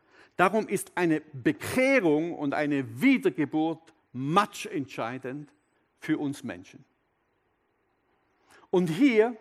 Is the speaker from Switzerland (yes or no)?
yes; Switzerland; So möchte ich mit euch sagen, dass wir auch als Schweizer für Israel stehen.